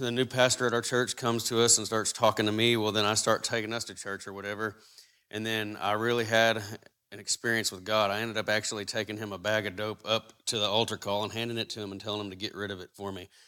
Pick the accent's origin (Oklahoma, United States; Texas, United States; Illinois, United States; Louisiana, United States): Oklahoma, United States; Sterling; I'm from Sterling, Oklahoma. I'm 31 years old. I was raised in church as a little kid